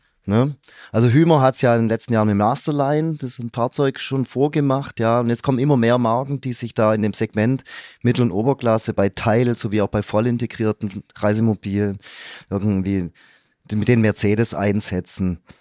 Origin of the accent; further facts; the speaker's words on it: Stuttgart, Baden-Württemberg, Germany; born there; ich als ganz gebürtiger Stuttgarter